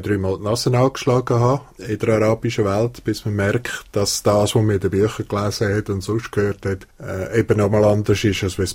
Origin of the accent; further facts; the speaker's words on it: Switzerland; wir als Schweizer